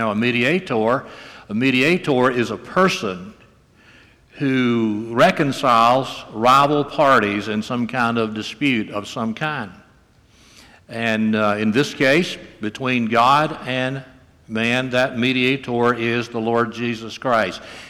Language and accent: English; Bible Belt, United States; When I was a young man, this was not so countercultural. I grew up here in the Bible Belt.